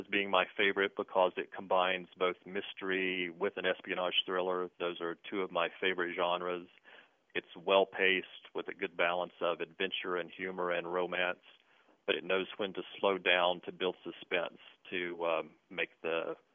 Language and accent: English; Raleigh, North Carolina, United States; I'm from Raleigh, North Carolina.